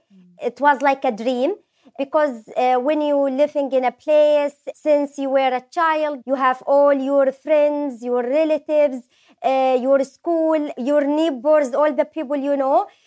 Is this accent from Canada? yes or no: no; Syria; also born or lived in Jordan; now in United Kingdom; I am from Syria. So I had to flee my homeland in 2013. And I lived in refugee camps for 3 years in Jordan. And I'm currently living and studying in the United Kingdom.